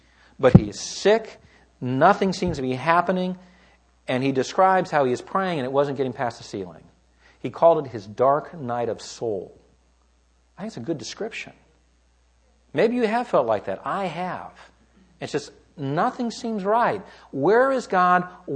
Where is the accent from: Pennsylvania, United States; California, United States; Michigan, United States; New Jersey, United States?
California, United States; I grew up in California. I understand the deserts.